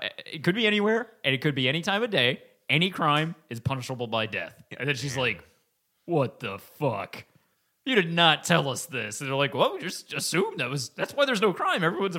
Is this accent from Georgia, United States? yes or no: no; Alabama, United States; I grew up 30 minutes outside of Montgomery.